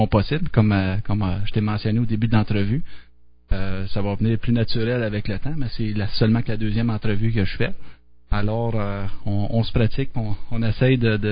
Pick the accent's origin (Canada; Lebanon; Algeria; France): Canada; Ontario; même si je suis originaire de l'Ontario